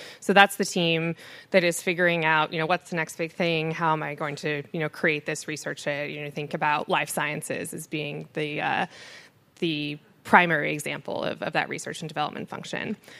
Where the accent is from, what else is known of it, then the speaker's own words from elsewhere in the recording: California, United States; But I grew up in the Bay Area